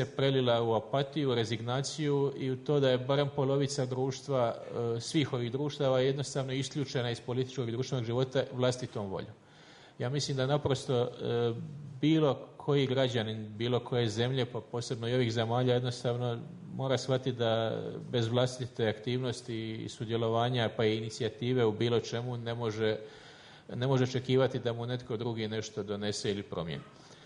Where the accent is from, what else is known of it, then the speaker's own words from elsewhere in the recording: Croatia; sve što ja govorim koji dolazim iz Hrvatske, vi me potpuno razumijete bez prevoditelja.